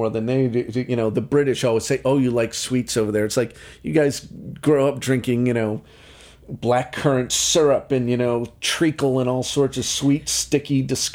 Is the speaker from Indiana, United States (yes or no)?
no; New York, United States; So as a New Yorker, it's great because you realize that a lot of that vocabulary I grew up with, they grew up with even, you know, more intense.